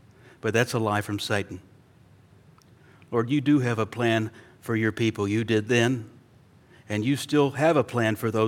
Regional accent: Fort Worth, Texas, United States; lost my hometown of Fort Worth

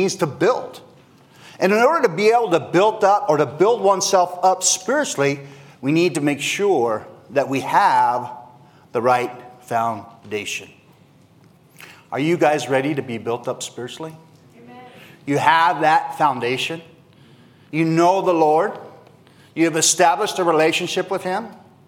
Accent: New Mexico, United States; Now, I'm from New Mexico, and what is New Mexico famous for? It's dry, right?

